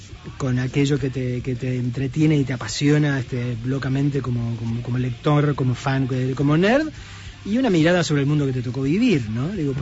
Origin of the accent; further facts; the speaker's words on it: Argentina; Nosotros somos el país de Borges, de Cortázar